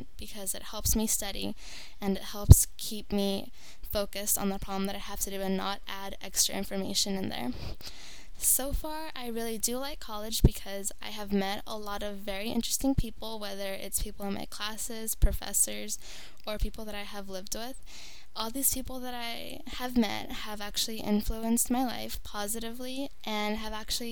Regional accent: Antioch, California, United States; I am from Antioch, California, which is a little city that is about 8 hours away from here, and it's located in the Bay Area, which is, it's a little bit east of San Francisco.

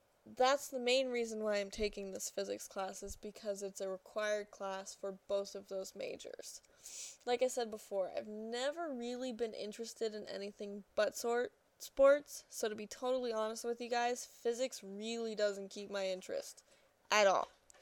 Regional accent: Simi Valley, California, United States; I was born and raised in Simi Valley, California. I'm a transfer student, and this is my first semester at San Diego.

